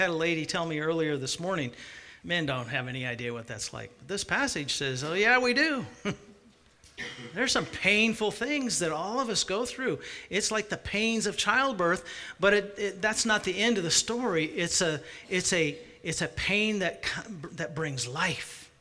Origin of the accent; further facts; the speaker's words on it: Washington, United States; I grew up in Central Washington, and almost everybody I went to school with, their dads had an orchard.